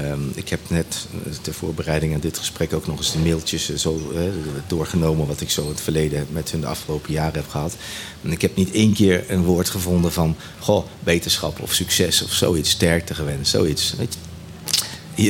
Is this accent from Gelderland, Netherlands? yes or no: yes; Nijmegen, Gelderland, Netherlands; ik kom uit Nijmegen.